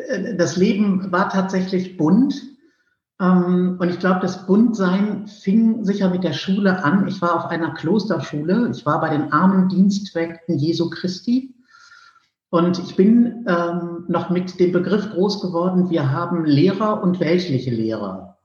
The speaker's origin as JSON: {"language": "German", "region": "Rhineland", "country": "Germany", "tie": "born there", "lives_now": "Berlin, Germany", "said": "Ich komme gebürtig aus dem Rheinland"}